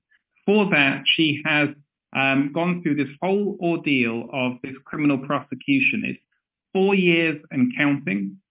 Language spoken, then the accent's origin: English; United Kingdom; I'm a British solicitor.